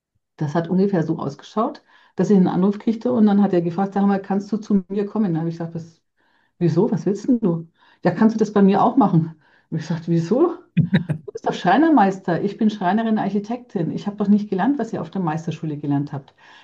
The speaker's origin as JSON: {"language": "German", "town": "Buckenhof", "region": "Bavaria", "country": "Germany", "accent": "Franconian", "said": "Ich stamme aus Erlangen, deswegen auch meine fränkische Sprache, vor Ort von Erlangen-Buckenhof."}